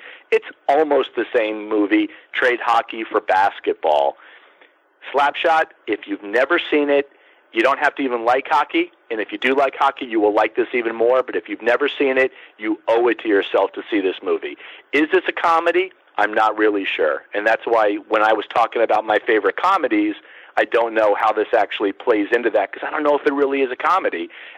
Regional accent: Miami Beach, Florida, United States; which I didn't know squat about growing up in Miami Beach as a kid

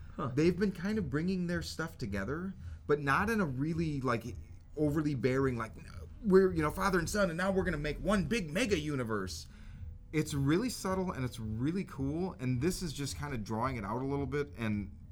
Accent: Chicago, Illinois, United States; when I go back home, because I am from Chicago.

